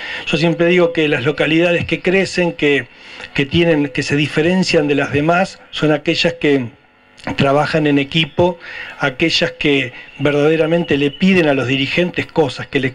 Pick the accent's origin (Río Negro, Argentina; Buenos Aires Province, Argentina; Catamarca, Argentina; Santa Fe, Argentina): Buenos Aires Province, Argentina; Chacabuco; Me parece que tenemos que dejar como argentinos ya, y como bonaerenses y como chacabuquenses, las diferencias de lado